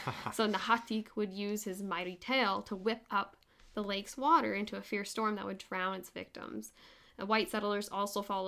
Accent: British Columbia, Canada; growing up in the Okanagan, the changeability of the water itself and the wind patterns.

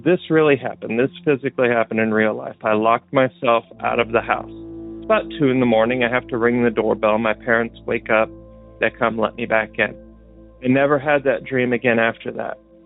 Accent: Oklahoma, United States; now in Georgia, United States; I live in Georgia. I grew up in Oklahoma, just about 20 miles north of Tulsa.

